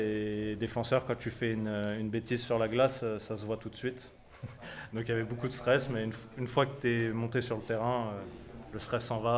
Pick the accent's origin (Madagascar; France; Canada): France; Paris, Île-de-France; now in Strasbourg, France; Moi je suis originaire de Paris. J'ai joué 6 ans à Courbevoie, après j'ai joué 2 ans à Tours, puis 3 ans à Neuilly-sur-Marne, et enfin depuis l'année dernière, je suis à Strasbourg.